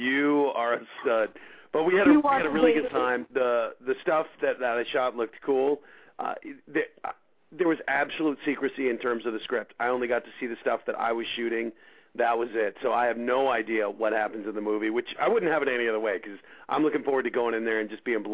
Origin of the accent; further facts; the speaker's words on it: Colorado, United States; I'm from Colorado, so I was pulling for the Nuggets.